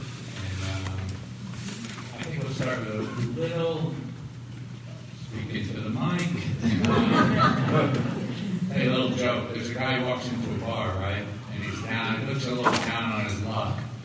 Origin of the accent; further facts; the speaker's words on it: Larchmont, New York, United States; I grew up briefly in Larchmont, nine kids, which was a normal-sized family, probably. Eight boys, one girl.